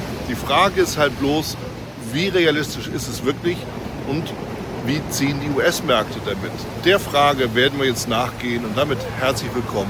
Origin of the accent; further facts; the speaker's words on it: Germany; moved away; Das, was hier als Herbst durchgeht, ist in Europa, bei uns in Deutschland, aber auch natürlich Schweiz, Österreich, eher ein Sommertag.